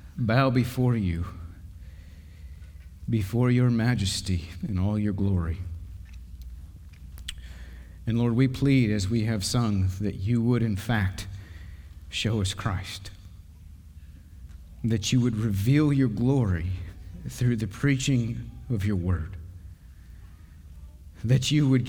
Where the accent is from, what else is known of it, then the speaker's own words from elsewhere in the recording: Texas, United States; Growing up in Texas, for whatever reason, this was a popular saying, something I heard all the time.